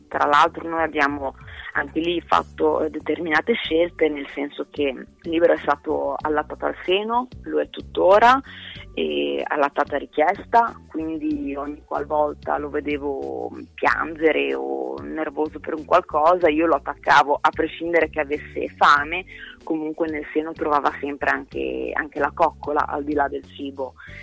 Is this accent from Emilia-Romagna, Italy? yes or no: yes; Cesena, Emilia-Romagna, Italy; vengo da Cesena e sono la mamma di Libero.